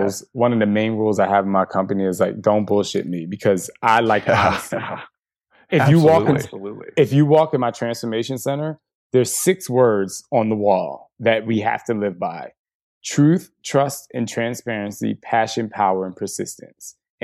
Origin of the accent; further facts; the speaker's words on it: New Jersey, United States; I'm from Jersey. So we got, you know, I grew up getting hype about everything.